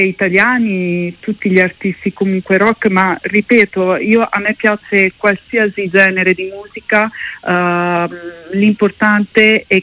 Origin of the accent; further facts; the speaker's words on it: Bologna, Emilia-Romagna, Italy; essendo bolognese, perché li mangio tutti i giorni